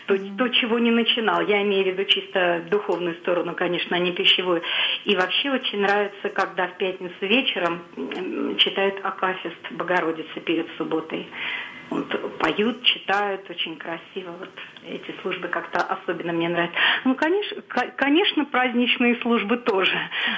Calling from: Volgograd, Volgograd Oblast, Russia; я из Волгограда

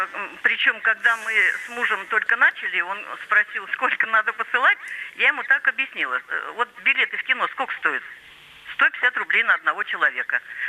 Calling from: Kemerovo, Kemerovo Oblast, Russia; Я звоню вам из Кемерово.

